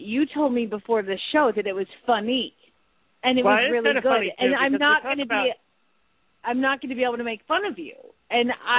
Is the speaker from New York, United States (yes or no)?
no; Phoenix, Arizona, United States; from Phoenix, Arizona